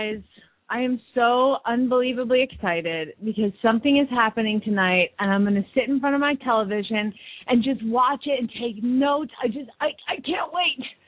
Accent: Phoenix, Arizona, United States; from Phoenix, Arizona

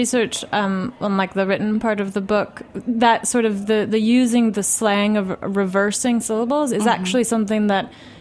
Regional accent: United States; Something I grew up in the States, but my mom's Swedish, so it's something I definitely grew up

